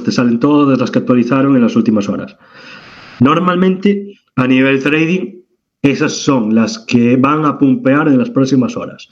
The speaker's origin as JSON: {"language": "Spanish", "country": "Spain", "said": "Mucha gente no sabe que somos españoles."}